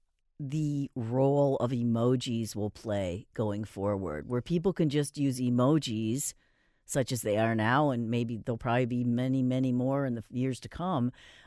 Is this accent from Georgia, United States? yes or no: no; Michigan, United States; moved away; also born or lived in Ohio; When I was growing up in Western Michigan and then I moved to Ohio